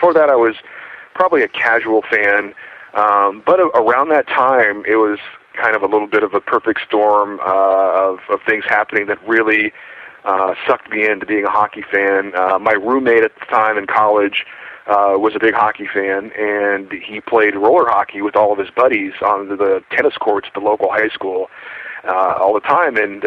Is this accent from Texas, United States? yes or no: no; California, United States; You know, obviously growing up in California, not a lot of hockey to be played.